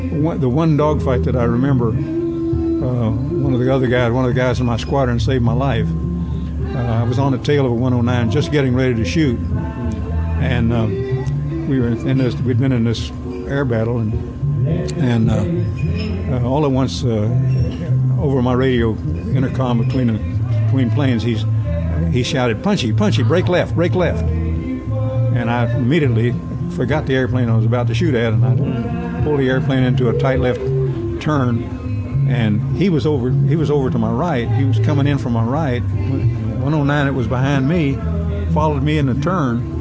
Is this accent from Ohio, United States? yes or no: no; West Virginia, United States; I'm a hillbilly from West Virginia. I had a gun when I was 6 years old.